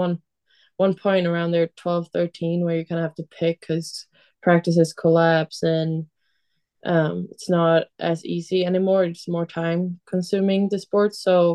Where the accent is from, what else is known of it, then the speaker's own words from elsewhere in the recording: Uppsala, Uppsala County, Sweden; now in Leksand, Sweden; I'm from Uppsala, a city close near Stockholm.